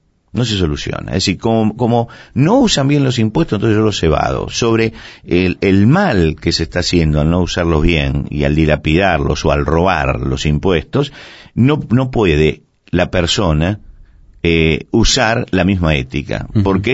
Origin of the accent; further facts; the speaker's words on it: Argentina; yo recuerdo algunas situaciones de hiperinflación en mi país, la Argentina